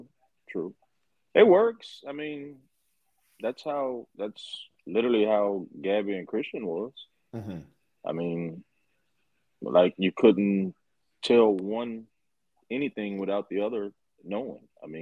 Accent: the South, United States; I'm from the South, so yeah.

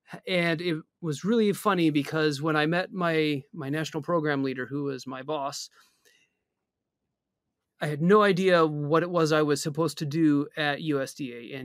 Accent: Iowa, United States; I grew up in Iowa. I grew up on a traditional corn, soybean, beef, and swine farm

